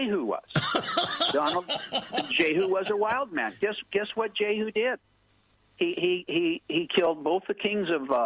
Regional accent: Canada; I personally, I am Canadian, and I like your president.

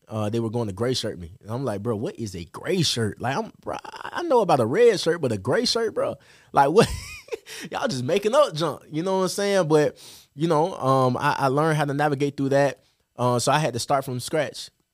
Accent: Birmingham, Alabama, United States; It was just different because I'm from Birmingham, Alabama. I didn't realize that there was a world outside of just being a city boy.

